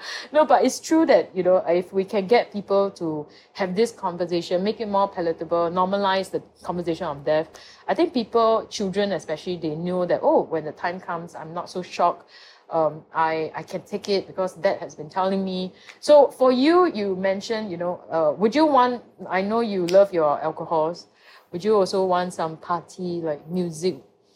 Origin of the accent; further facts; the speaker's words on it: Singapore; I'm just Singaporean, yeah.